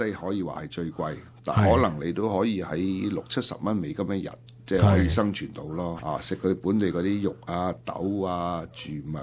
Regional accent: China; 我哋中國人去咧就好醒嘅

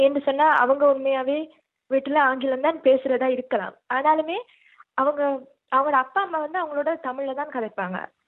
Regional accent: Sri Lanka; first language ta; நான் பிறந்தது வந்து இலங்கையில, அதை எழுதுவேன். அதுக்கப்புறம் நான் வீட்டுல பேசுற மொழி வந்து தமிழ். என் பூர்வீகம் சொன்னா நான் ஈழத்தமிழர் அப்படின்னு சொல்லுவேன்.

